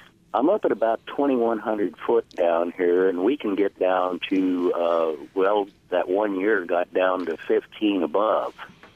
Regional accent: Colorado, United States; I'm originally from Colorado, and I'm used to seeing aspen.

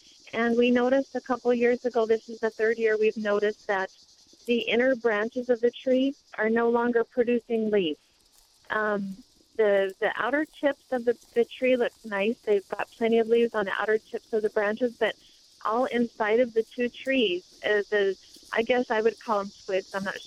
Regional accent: Globe, Arizona, United States; Yes, I am from Globe.

